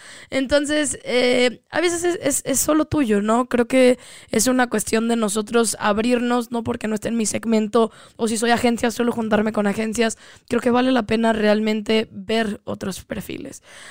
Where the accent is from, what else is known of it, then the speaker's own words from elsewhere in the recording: Mexico; la primera vez que salí de México